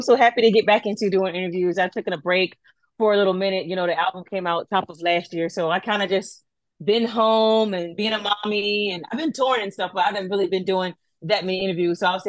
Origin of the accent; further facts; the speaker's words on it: United States; She's from London, I'm from the States, and she worked with a lot of people that I worked with years ago